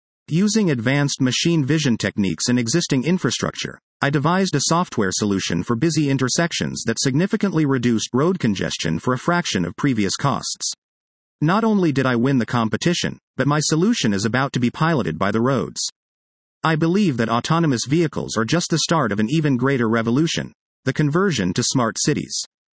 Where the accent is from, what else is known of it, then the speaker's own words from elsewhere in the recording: Israel; Singapore stood in stark contrast to my home country, which despite being a technological leader, lacks a great deal in urban infrastructure. Tel Aviv doesn't even have a subway system yet.